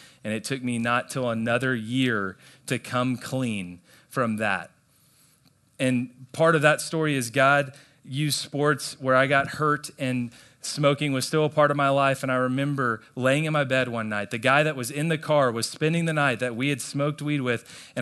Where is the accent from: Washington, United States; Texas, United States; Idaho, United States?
Texas, United States; Plano; I grew up in Plano, Texas, right down the road. And I grew up in the church.